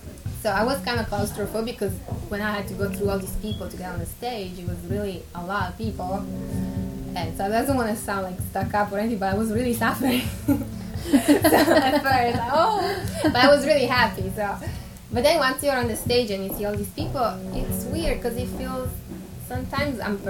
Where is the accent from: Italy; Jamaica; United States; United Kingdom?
Italy; I'm from Italy